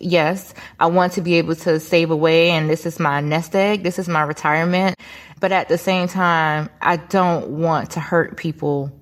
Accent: Atlanta, Georgia, United States; from Atlanta, Georgia, the owner and operator of Taylor Properties.

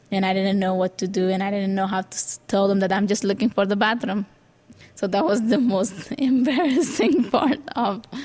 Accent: Afghanistan; moved away; 2 weeks after when I came from Afghanistan

